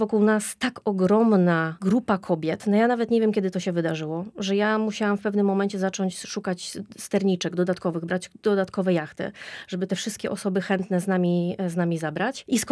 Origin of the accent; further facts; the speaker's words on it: Bydgoszcz, Kuyavian-Pomeranian Voivodeship, Poland; bo ja pochodzę z Bydgoszczy